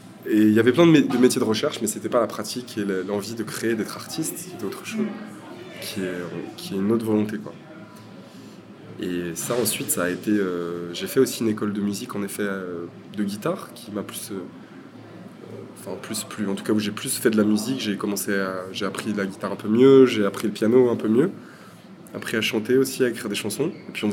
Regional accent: Saint-Etienne, Auvergne-Rhône-Alpes, France; Non, je dis ça parce qu'à Saint-Etienne, comme on vient de Saint-Etienne, on peut rapprocher des syllabes comme ça.

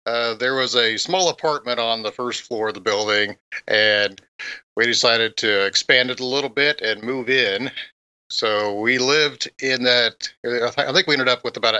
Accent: Wichita, Kansas, United States; Of course, I'm originally from Wichita.

